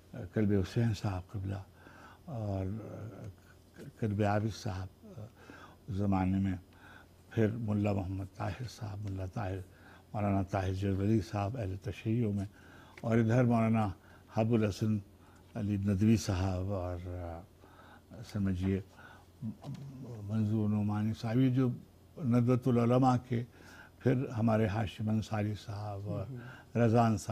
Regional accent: Lucknow, Uttar Pradesh, India; born there; میں لکھنؤ میں پیدا ہوا تھا اور ایک بہت ہی غریب گھرانے میں پیدا ہوا تھا, بہت ہی پسماندہ

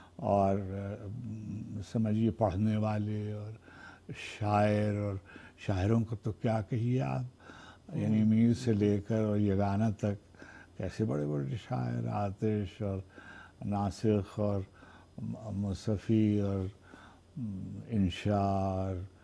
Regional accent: Lucknow, Uttar Pradesh, India; born there; میں لکھنؤ میں پیدا ہوا تھا اور ایک بہت ہی غریب گھرانے میں پیدا ہوا تھا, بہت ہی پسماندہ

